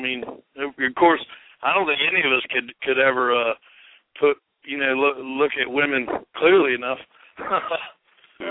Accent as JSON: {"language": "English", "town": "New York City", "region": "New York", "country": "United States", "tie": "born or raised there", "lives_now": "North Carolina, United States", "said": "I may have been born and raised in New York City and now I live in North Carolina."}